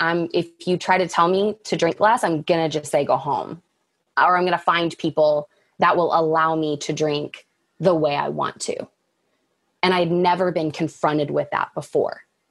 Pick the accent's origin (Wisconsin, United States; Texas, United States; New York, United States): Texas, United States; Dallas; I went to kind of a rural school, and growing up in Dallas, like it just wasn't, I missed the city and I missed like being there.